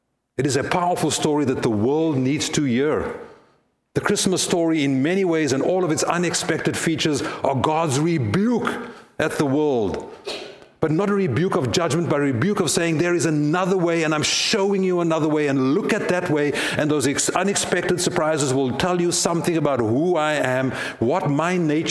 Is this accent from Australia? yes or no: no; South Africa; I grew up in South Africa. When I grew up, as I've shared with you, at the time of huge political unrest and turmoil, I grew up at a time of student unrest